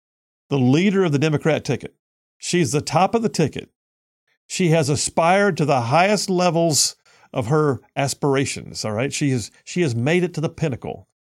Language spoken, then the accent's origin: English; the South, United States; I was born and raised in the South. I mean, I'm from here.